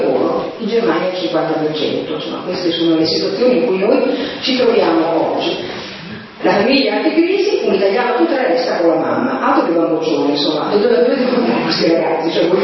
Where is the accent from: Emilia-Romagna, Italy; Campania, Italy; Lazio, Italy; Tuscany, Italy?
Emilia-Romagna, Italy; Ferrara; io vengo da Ferrara, una città dove le donne sempre lavorato in casa, nei campi, facevano quadrare i conti